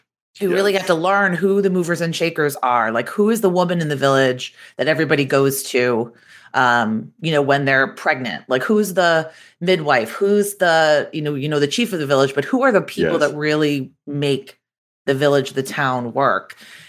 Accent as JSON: {"language": "English", "town": "Boston", "region": "Massachusetts", "country": "United States", "said": "I actually took a year after college, and I'm from Boston. I went to Boston University."}